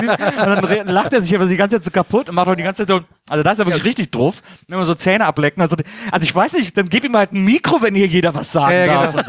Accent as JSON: {"language": "German", "region": "North Rhine-Westphalia", "country": "Germany", "accent": "Kölsch", "said": "Ja, ich spreche Kölsch."}